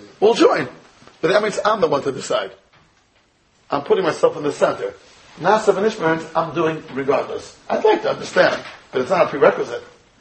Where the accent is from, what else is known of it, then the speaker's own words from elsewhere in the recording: United States; I'm an American, I say water.